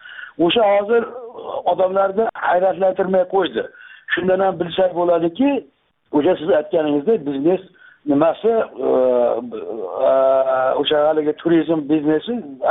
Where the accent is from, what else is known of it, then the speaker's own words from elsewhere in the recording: Akhsikent, Namangan Region, Uzbekistan; born there; men tug'ilgan joy Yangi Axsi deyilgan, eski Axsi